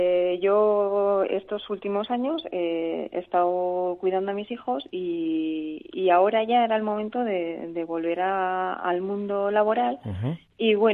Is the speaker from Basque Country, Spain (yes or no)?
yes; Mondragón, Basque Country, Spain; now in El Oso, Spain; venimos de Mondragón, de Arrasate.